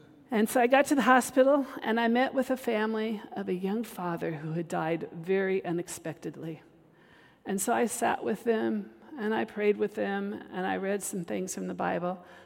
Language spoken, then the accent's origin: English; Napa, California, United States; my family was here in California because I grew up in Napa.